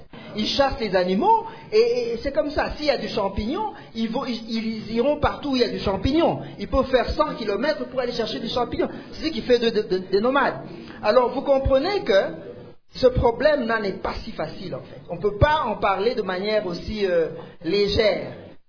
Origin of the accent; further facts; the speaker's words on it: Ecuador; je viens de l'Équateur. À l'Équateur, il y a encore beaucoup de petits animaux sauvages.